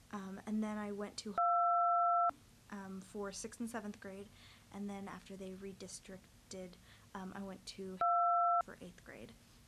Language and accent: English; Atlanta, Georgia, United States; born there; also born or lived in Norcross; I was born in Atlanta, Georgia.